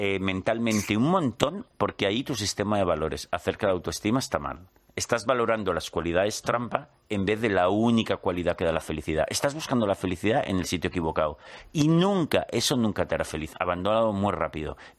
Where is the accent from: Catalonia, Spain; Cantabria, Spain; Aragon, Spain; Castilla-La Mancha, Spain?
Catalonia, Spain; Barcelona; ya sabes que yo soy de Barcelona, sí.